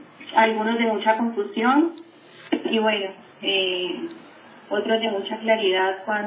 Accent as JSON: {"language": "Spanish", "country": "Colombia", "tie": "born there", "said": "nací en Colombia, vivo en Colombia. Ahora me considero del cosmos."}